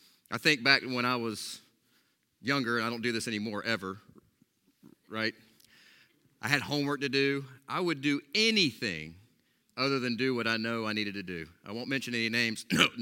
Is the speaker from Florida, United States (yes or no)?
yes; Florida, United States; I grew up in Florida.